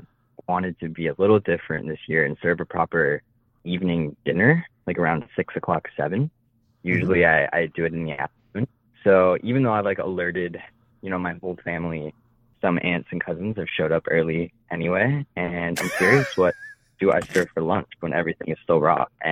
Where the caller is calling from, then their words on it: New York, United States; I'm calling from New York.